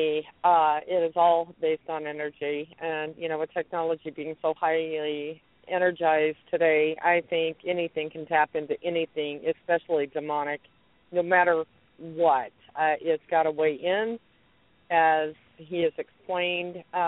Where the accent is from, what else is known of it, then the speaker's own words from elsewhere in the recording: Nebraska, United States; Oh, no, I'm from Nebraska.